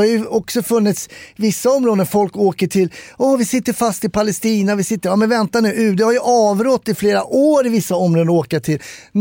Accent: Sweden; Jag är som alla svenskar

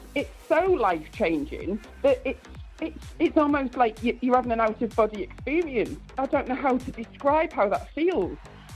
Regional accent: Hemel Hempstead, East of England, United Kingdom; Hemel Hempstead.

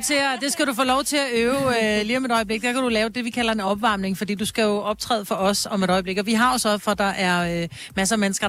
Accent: Hobro, North Denmark Region, Denmark; jeg er vokset op lige nær Hobro

